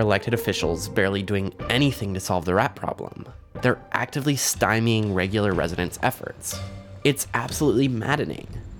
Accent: Colorado, United States; now in New York, United States; growing up in Colorado, my brain automatically thinks, wow, rats?

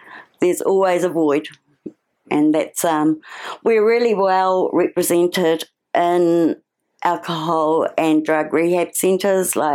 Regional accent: Donnelly's Crossing, Northland, New Zealand; also born or lived in Tauranga / Auckland; I'm from Donnelly's Crossing originally, which is up north, and spent time in Tauranga, Auckland, Rotorua, very short in Rotorua, but done a bit of travelling and ended up back up north.

